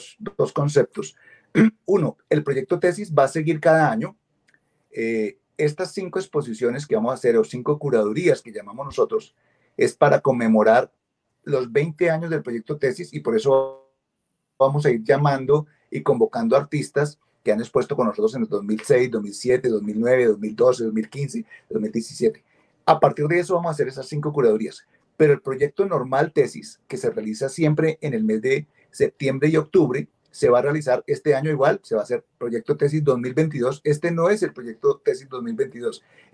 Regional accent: Colombia; como colombianos también

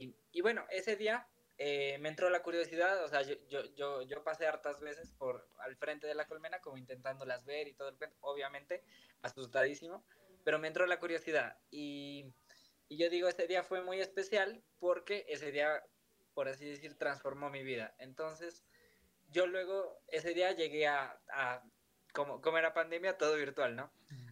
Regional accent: Pasto, Nariño, Colombia; yo soy de Pasto y estábamos con mi familia caminando en una finca familiar que tenemos

